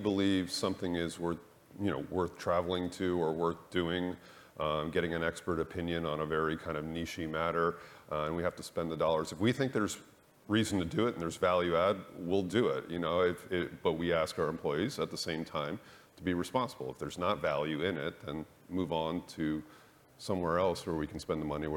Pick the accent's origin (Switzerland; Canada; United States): Canada; I am Canadian. Yeah.